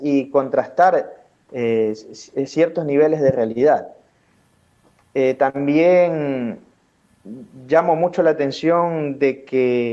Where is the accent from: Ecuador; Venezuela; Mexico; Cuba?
Ecuador; ¿tú de dónde eres? ¿De Ecuador? Sí